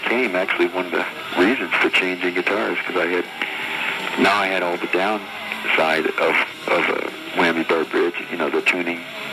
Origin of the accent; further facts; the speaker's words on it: Augusta, Georgia, United States; That was Augusta, Georgia at the time.